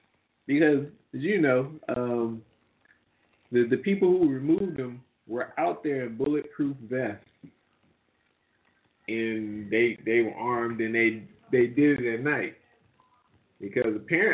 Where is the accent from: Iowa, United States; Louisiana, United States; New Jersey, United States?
Louisiana, United States; New Orleans; the Jefferson Davis Monument have been removed in my hometown, New Orleans.